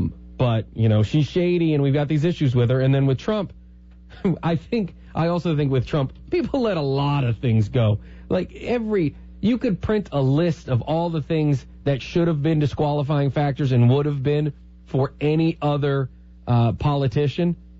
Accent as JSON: {"language": "English", "country": "United States", "said": "It doesn't change the fact that I'm an American."}